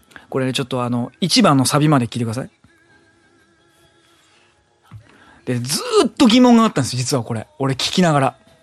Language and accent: Japanese; Saitama, Japan; 私、埼玉県民なんですけどね。そうするとね、もうね、刷り込まれてることがあるんですよ。ちっちゃい頃から。